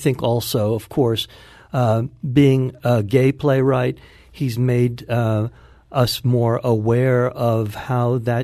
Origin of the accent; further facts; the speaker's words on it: New York City, New York, United States; I grew up in New York City. I hate it, but it's part of who I am.